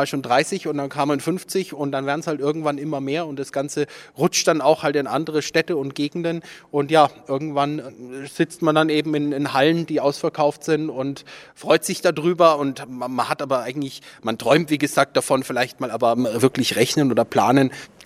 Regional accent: Würzburg, Bavaria, Germany; auf der Landesgartenschau in Würzburg, meine Heimat, da wo ich herkomme.

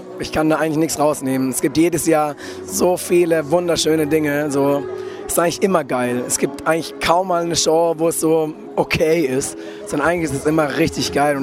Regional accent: Gondelsheim, Baden-Württemberg, Germany; also born or lived in Bretten; Aus dem Kraichgau. Ich bin in Bretten geboren und in Gondelsheim aufgewachsen. Und dann war ich ziemlich viel unterwegs und bin tatsächlich wieder im Kraichgau gelandet, seit einigen Jahren in Eppingen.

